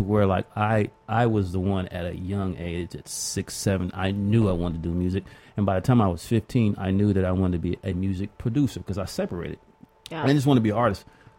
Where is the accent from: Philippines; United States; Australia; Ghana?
United States; Los Angeles, California; I'm from South Central LA, from Florence and Western, Dalton Avenue.